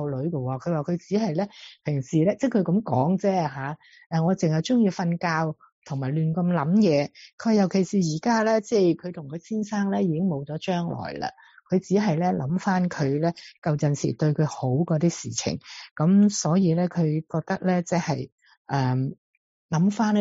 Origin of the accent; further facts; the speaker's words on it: Guangdong, China; 因为我哋广东人啊嘛，我从来都未认识过呢个字